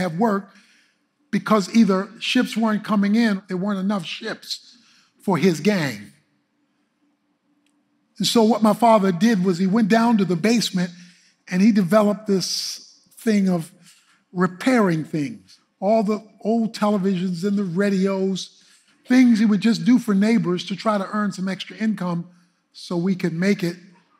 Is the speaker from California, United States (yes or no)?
no; Baltimore, Maryland, United States; I've told you bits and pieces throughout the years about growing up in Baltimore and my father.